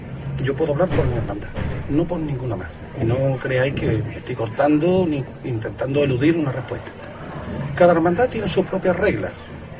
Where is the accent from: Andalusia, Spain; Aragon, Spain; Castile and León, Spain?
Andalusia, Spain; Seville; Yo he percibido, como sevillanos de a pie, que somos todos, que existe eso.